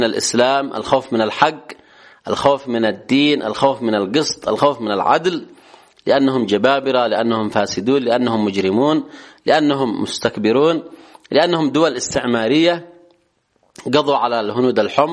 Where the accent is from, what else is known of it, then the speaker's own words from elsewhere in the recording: Yemen; في بلدنا اليمن